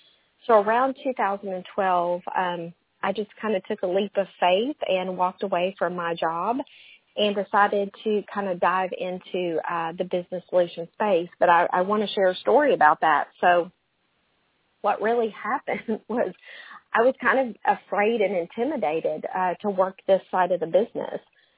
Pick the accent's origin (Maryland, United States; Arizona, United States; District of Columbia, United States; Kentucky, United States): Kentucky, United States; we were living out in Texas where we had family but not as many resources since I'm from Kentucky.